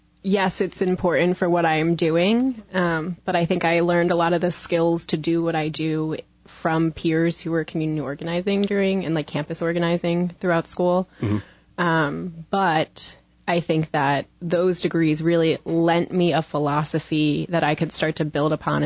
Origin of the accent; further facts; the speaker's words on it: Coatesville, Pennsylvania, United States; I'm from Coatesville.